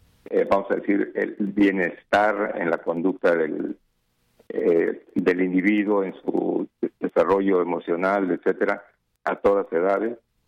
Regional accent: Mietitlán, Veracruz, Mexico; born there; Yo nací en Mietitlán, Veracruz

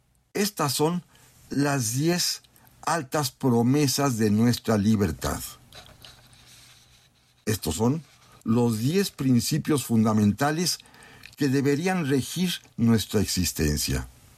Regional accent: Mexico; Ese es nuestro deber como mexicanos, como mexicanas

